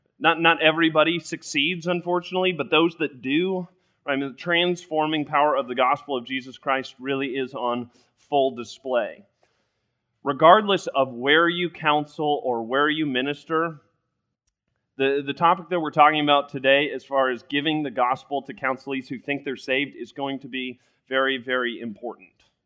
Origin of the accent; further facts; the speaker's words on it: Littleton, Colorado, United States; I grew up in Littleton, Colorado, came out to Purdue University because everybody in my family basically went to Purdue